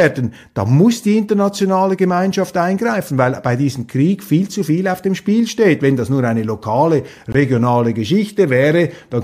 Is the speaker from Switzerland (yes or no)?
yes; Switzerland; Ich weiß nicht, wie Sie das sehen, aber als Schweizer läuft es mir da eiskalt den Rücken herunter.